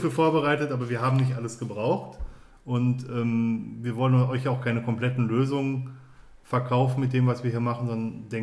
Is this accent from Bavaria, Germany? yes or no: no; North Rhine-Westphalia, Germany; in Bottrop, in meinem Heimatumfeld, wenn man so will. Ich komme ja aus dem Ruhrgebiet.